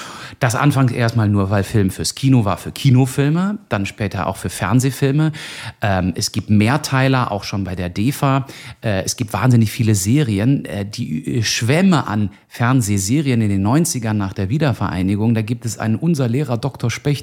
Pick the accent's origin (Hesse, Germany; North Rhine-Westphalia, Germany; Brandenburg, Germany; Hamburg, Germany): Brandenburg, Germany; Potsdam; Wir als Potsdamer erkennen es dann, aber andere eben nicht